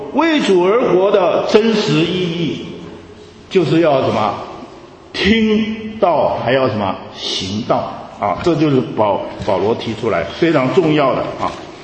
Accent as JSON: {"language": "Chinese", "country": "China", "said": "所以呢，我们中国人啊，其实对罪人义人对罪跟义的概念其实是独天独厚这个得天独厚的。"}